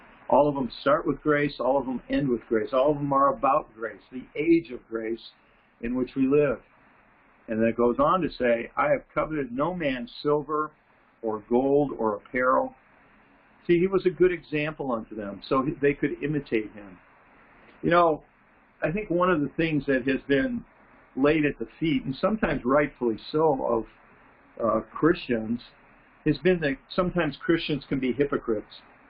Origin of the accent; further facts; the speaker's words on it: Detroit, Michigan, United States; So I grew up, Carol and I grew up in the Detroit area